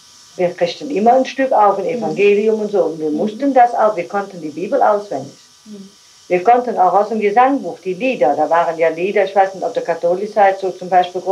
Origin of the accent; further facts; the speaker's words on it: Roitzheim, North Rhine-Westphalia, Germany; born there; Ich bin in Reutzheim geboren. Und ich bin dann 46 eingeschult worden nach Kuchenheim. Und wir sind Anfang 47 nach Reutzheim angekommen.